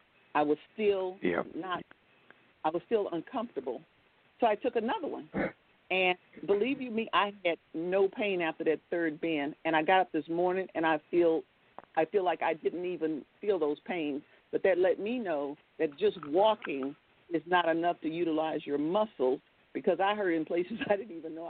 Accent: the South, United States; if you like cold weather, I can send you all of this because I'm from the South.

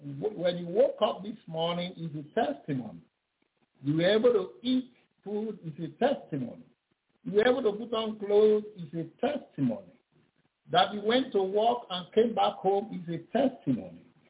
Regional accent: Ibadan, Oyo, Nigeria; born there; Actually, I was born in October 9, 1958, in Abioyo Hospital, Ibadan, Nigeria.

